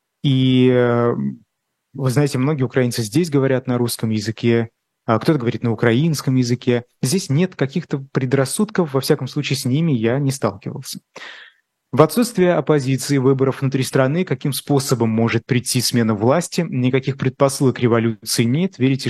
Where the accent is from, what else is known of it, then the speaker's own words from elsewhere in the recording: Russia; я никогда не скрывал, что я из России, никогда.